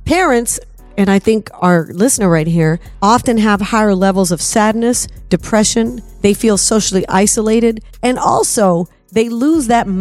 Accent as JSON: {"language": "English", "region": "the South", "country": "United States", "said": "I'm from the South. We call it old-timers."}